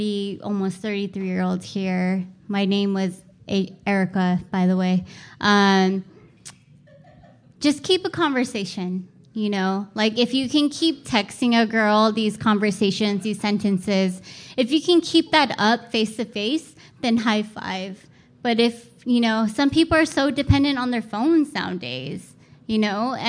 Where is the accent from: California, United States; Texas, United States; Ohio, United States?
California, United States; I'm from Southern California.